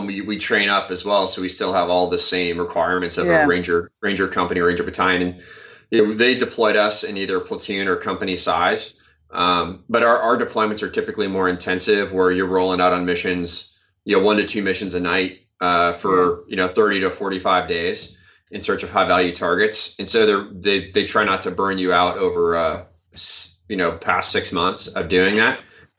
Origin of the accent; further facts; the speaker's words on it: Iowa, United States; is I'm from Iowa originally.